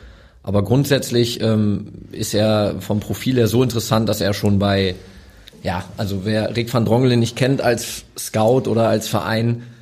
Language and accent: German; Osnabrück, Lower Saxony, Germany; born there; ich bin in Osnabrück geboren, das ist für mich noch Heimat